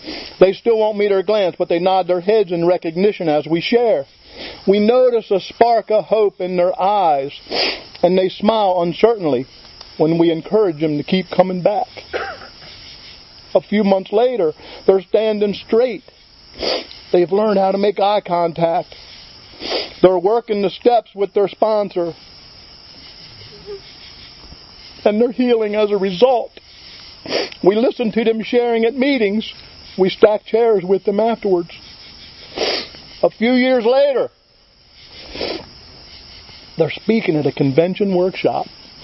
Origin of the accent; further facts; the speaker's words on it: Baltimore, Maryland, United States; I'm an addict from Baltimore.